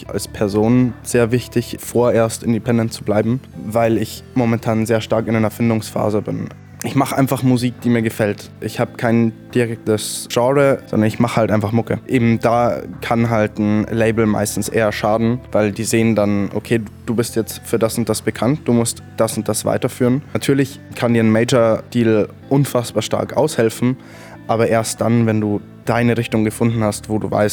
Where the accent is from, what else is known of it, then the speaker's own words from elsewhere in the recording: Pocking, Bavaria, Germany; ich bin 20 Jahre alt, ich komme aus Pocking